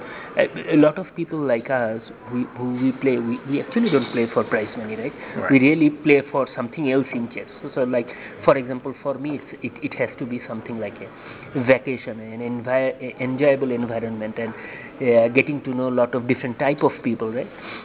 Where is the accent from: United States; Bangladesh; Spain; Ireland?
Bangladesh; So we are from Bangladesh, and you know Bangladesh is a small country, a developing country.